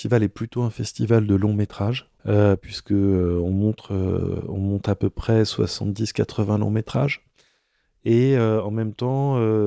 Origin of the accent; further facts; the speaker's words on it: Bourg-Saint-Maurice, Auvergne-Rhône-Alpes, France; Je suis né et j'ai grandi à Bourg-Saint-Maurice, qui est la commune sur laquelle se trouve la station de ski des Arcs. Donc les Arcs, c'est un peu mon fief.